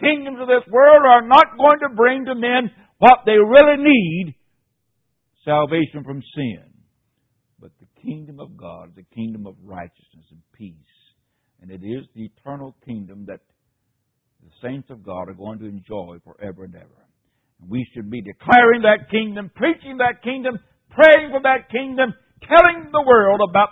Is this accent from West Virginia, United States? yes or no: yes; West Virginia, United States; great tragedy in West Virginia. And I can relate to that in a very special way. Not only because it's my home state